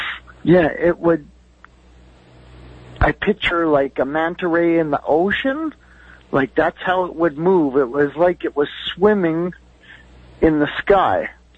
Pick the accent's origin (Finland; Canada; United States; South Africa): Canada; Fort Frances, Ontario; I'm from Fort Frances, Ontario.